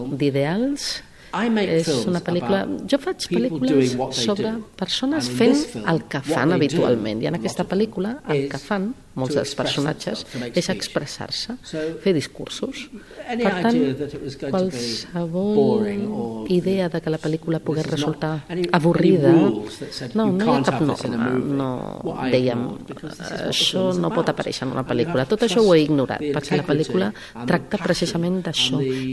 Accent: Manchester, North West England, United Kingdom; Jo vaig créixer a Manchester, on tot va succeir

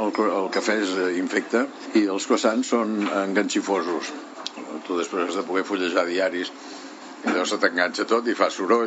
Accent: Barcelona, Catalonia, Spain; jo vaig néixer a Barcelona, en un barri, el Camp d'en Grassot, sóc un producte del Liceu Francès de Barcelona, Facultat de Dret de Barcelona.

